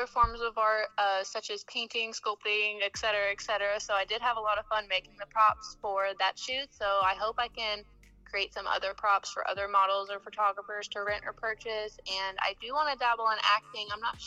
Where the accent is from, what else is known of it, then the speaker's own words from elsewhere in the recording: Georgia, United States; now in Missouri, United States; I'm originally from Georgia, but I now reside in Missouri.